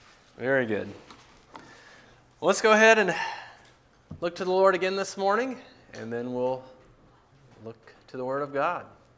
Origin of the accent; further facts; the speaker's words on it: Waterloo, Iowa, United States; and we're from Iowa. So we're from Waterloo, Iowa, is where we reside.